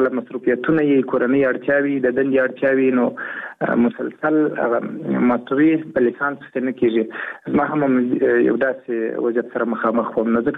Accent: Nawa, Helmand, Afghanistan; د هلمند ولایت د ناوی ولسوالۍ یم، په هلمند کې زیږیدلی یم او لومړنی زده کړې مې د شونځي زده کړې په هلمند کې کړې

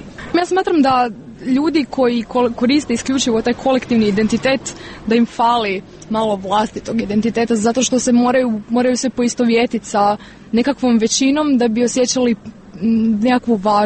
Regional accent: Croatia; Ja mislim da smo mi kao Hrvati nekako puno više uvjereni da smo bolji od drugih.

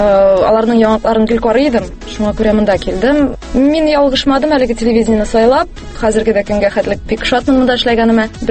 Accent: Nurlat, Tatarstan, Russia; now in Kazan, Russia; Мин үзем Нырлаттан, әти белән аны Нырлатта тора, мин инде бер нишә дип әйтим. Мәктәпне бетергәч, Казанга күчеп киттем, шуннан шул Казанда калдым инде.

